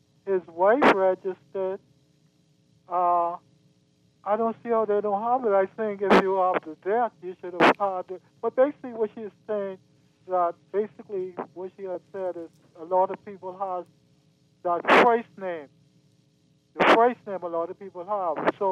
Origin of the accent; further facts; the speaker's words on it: Auckland, New Zealand; born there; I was born in Auckland, right? And in Auckland, I first went to school in Auckland, right?